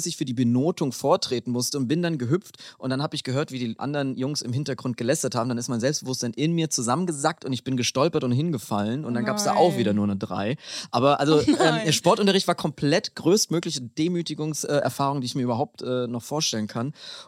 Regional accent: Bavaria, Germany; in Bayern, wo ich herkomme

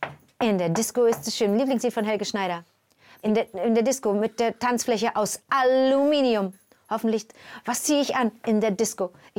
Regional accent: Montreal, Quebec, Canada; now in Germany; ich kann nicht mal das kanadische Englisch und auch nicht das kanadische Französisch. Ich bin in Montreal geboren, sprich, ich habe dieses Privileg, mit diesen beiden Sprachen groß geworden zu sein, plus dem Deutsch der deutschen Eltern.

